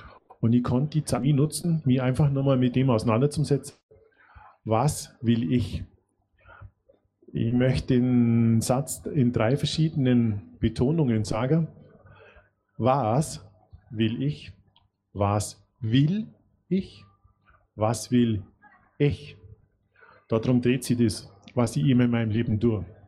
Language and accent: German; Augsburg, Bavaria, Germany; born there; ich bin jetzt kein direkt geborener Österreicher, ich bin am Rande von Österreich geboren, in Augsburg.